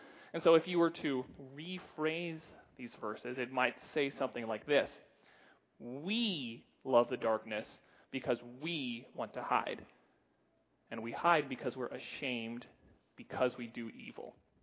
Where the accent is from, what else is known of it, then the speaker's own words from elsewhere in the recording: United States; I'm American. I'm a man, I'm a father, I'm a husband, I'm a son